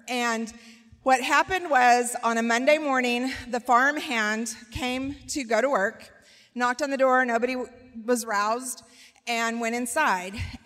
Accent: Lawton, Oklahoma, United States; We're from Southwest Oklahoma, right outside Lawton.

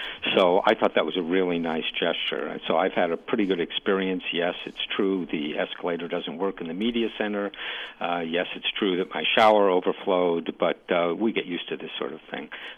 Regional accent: United States; Being an American, it was obviously embarrassing.

